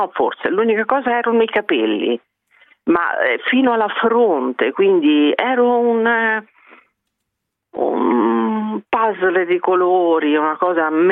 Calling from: Rome, Lazio, Italy; Sì, io sono di Roma, chiamo da Roma appunto, e ho 54 anni.

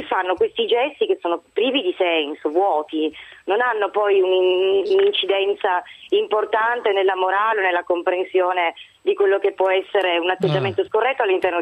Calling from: Turin, Piedmont, Italy; Buonasera, sono da Torino comunque

